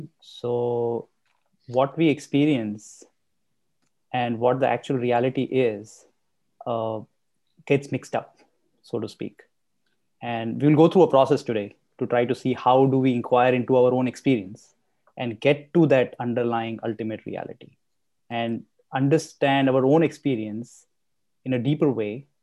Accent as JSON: {"language": "English", "country": "India", "lives_now": "United States", "said": "even though I'm from India and Vedanta is also from India."}